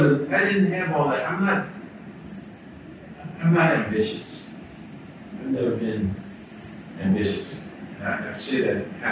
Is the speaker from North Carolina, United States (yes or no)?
no; New Orleans, Louisiana, United States; But I'm from New Orleans. I grew up uptown. I went to Del Salle High School.